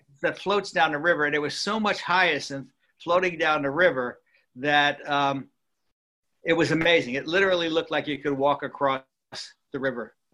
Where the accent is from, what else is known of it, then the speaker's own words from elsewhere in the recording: White Plains, New York, United States; moved away as an adult; I was from White Plains, New York, and I came down because I wanted the warm weather. I wanted out of New York, where I was born and raised.